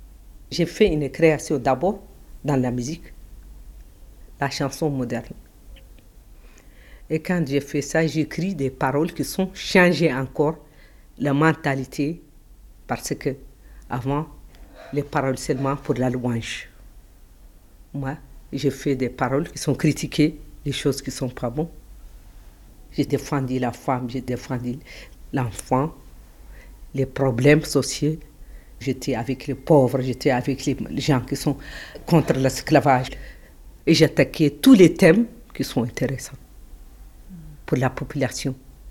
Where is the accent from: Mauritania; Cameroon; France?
Mauritania; Je suis mauritanienne seulement. Je suis mauritanienne pour les Halpola, pour les Sononki, pour toutes les tribus, pour toute la Mauritanie. Je suis descendue d'une famille griotte